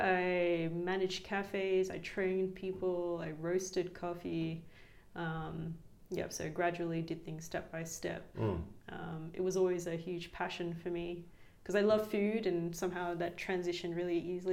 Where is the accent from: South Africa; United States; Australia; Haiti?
Australia; now in Kenya; No, I'm Australian.